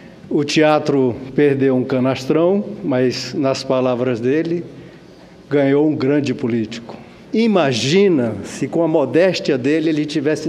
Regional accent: Ceará, Brazil; eu sou do Ceará. E cearense não é como acriano

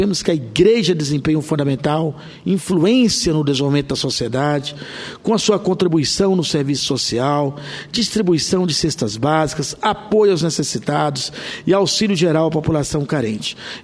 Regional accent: Corumbá de Goiás, Goiás, Brazil; Eu sou de Goiás, nobre senador Dário Berger, sou ali de Corumbá, de Goiás.

